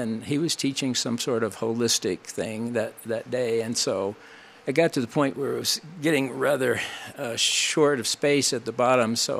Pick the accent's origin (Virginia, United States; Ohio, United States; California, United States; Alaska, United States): Virginia, United States; Falls Church; also born or lived in Washington, D.C.; I was born in Washington, D.C., was Garfield Memorial Hospital, and they've already torn that down. And then I went to grade school in Falls Church